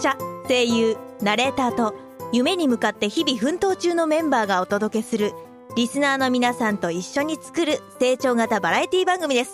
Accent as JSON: {"language": "Japanese", "region": "Kansai", "country": "Japan", "said": "私関西出身なんですけど、私の地方では15日ぐらいまでは正月なのではないかみたいな説もあり、"}